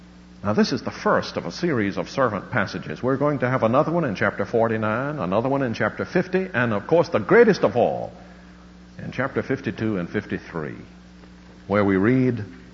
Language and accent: English; Alabama, United States; We're both from Alabama. But there's little water there.